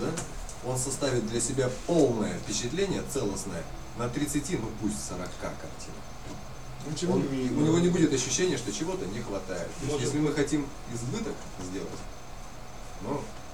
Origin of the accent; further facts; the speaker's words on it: Novosibirsk, Novosibirsk Oblast, Russia; Я сам новосибирец.